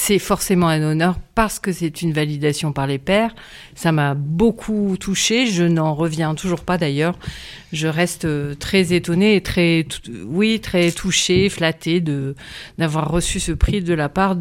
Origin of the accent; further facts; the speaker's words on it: Bordeaux, Nouvelle-Aquitaine, France; Écoutez, je suis de Bordeaux, je prends mon train ce soir à 20h